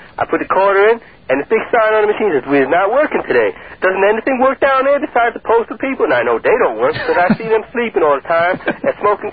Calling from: Northport, New York, United States; I'm out in Northport.

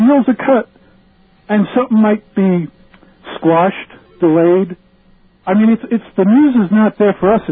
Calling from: Smithtown, New York, United States; I'm from Smithtown as well.

